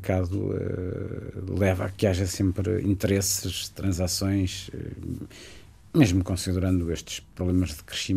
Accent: Norte, Portugal; Minho, minha terra.

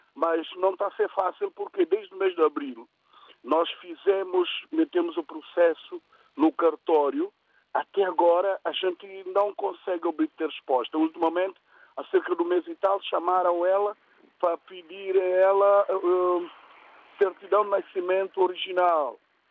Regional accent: São Tomé & Príncipe; moved away as an adult; now in Portugal; Eu sou natural de São Tomé e nasci-me um filho em São Tomé.

